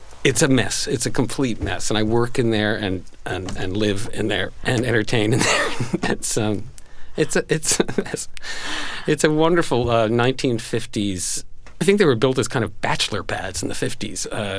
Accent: Tavern Island, Connecticut, United States; also born or lived in Richfield; No, I was born in Richfield, but I was actually moved from there when I was about 4. We moved to an island off the coast of Connecticut in Long Island Sound, just half a mile offshore.

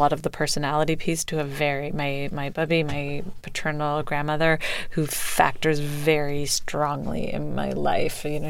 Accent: Canada; I'm from Canada.

